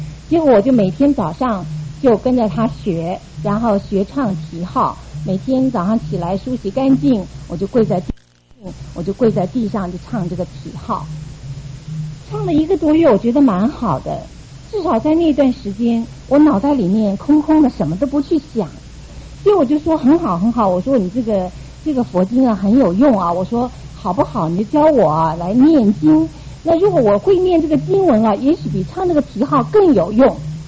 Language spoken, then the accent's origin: Chinese; Tainan, Taiwan; born there; 我是出生在一个军人子弟的家庭，我们家有兄弟姐妹七个，我是在台南出生的。我们的家庭呢，就是一个民间信仰的一个家庭。